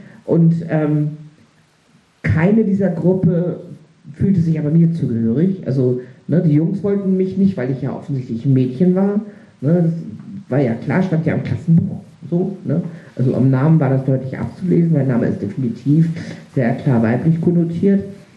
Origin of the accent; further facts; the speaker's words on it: Reinbek, Schleswig-Holstein, Germany; Vielleicht ist es in der Provinz anders als in Hamburg. Ich bin in Rheinbeck aufgewachsen.